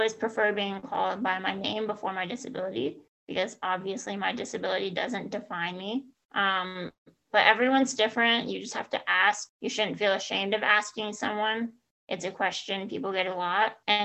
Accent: Phoenix, Arizona, United States; I'm also from Phoenix, Arizona

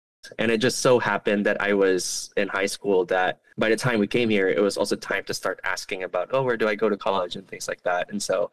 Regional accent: Cagayan de Oro, Northern Mindanao, Philippines; English is a second language; So originally, I am from the Philippines. I was born there. I was raised there. And I grew up in a city called Cagayan de Oro City, which is in the south of the country. My family was a missionary family

